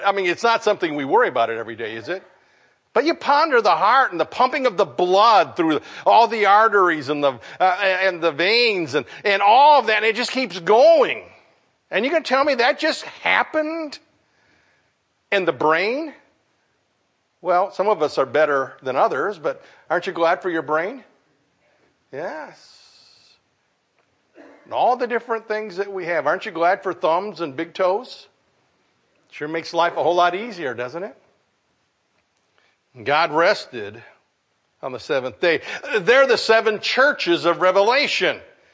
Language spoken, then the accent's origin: English; United States; I mean, I'm glad I'm an American.